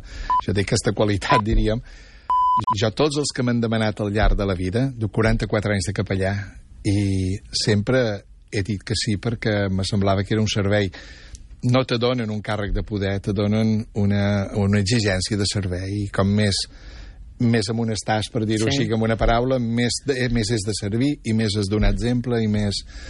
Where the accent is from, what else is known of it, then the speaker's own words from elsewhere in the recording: Balearic Islands, Spain; Sí, som menorquí, som de l'altra illa.